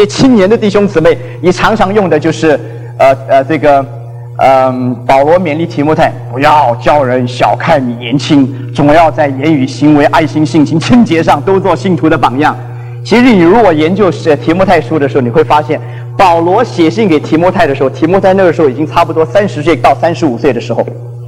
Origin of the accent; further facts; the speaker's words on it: Guangdong, China; born there; first language Hakka; Chinese is a second language; 因为我是生在广啊。那么后来我就发奋学台湾话，所以我第一个学好最好的一种方言是台湾话。我到目前来讲，可能我的方言比我客家话还比我的家乡话还好的是我的这个台湾话。